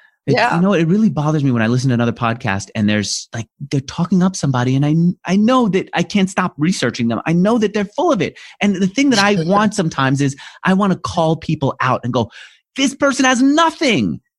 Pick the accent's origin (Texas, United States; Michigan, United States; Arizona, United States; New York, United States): New York, United States; Queens; I'm from, I grew up in Queens.